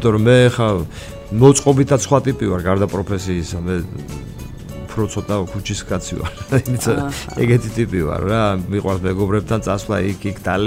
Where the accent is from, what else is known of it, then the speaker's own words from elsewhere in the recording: Tbilisi, Georgia; ხო, ნახალოკაში, ნახალოკაში გავიზარდე და იქა პატარები ვიყავით კაც.